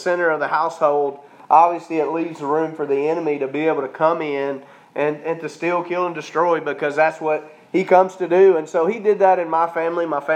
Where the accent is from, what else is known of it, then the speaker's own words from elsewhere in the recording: Florence, Alabama, United States; I was born and raised down here in Florence, Alabama, to a good family, but not a godly family.